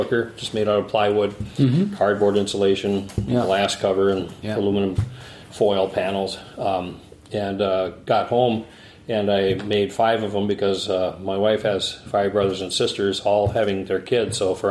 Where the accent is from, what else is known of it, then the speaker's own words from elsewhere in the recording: Minneapolis, Minnesota, United States; I'm from Minneapolis, Minnesota, in the center of the United States.